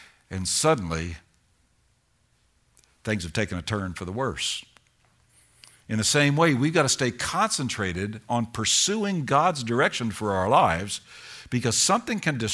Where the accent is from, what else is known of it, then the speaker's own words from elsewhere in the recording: Kentucky, United States; now in Georgia, United States; So I came from Kentucky to Georgia.